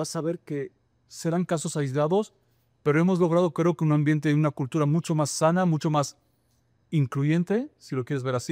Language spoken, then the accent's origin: Spanish; France; Spanish is a second language; now in Mexico; yo soy francés, pero amo México, soy mexicano desde hace 6, 7 años